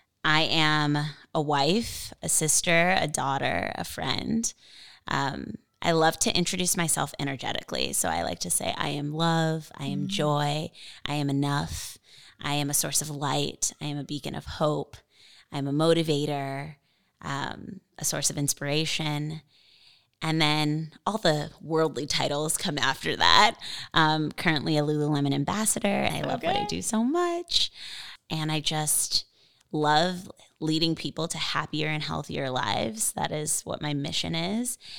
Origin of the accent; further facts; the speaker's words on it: Virginia Beach, Virginia, United States; also born or lived in Westchester, United States; now in Los Angeles, United States; So I was born in New York, Westchester, New York. And I was raised in Virginia Beach, Virginia. So I'm an East Coast girl at heart.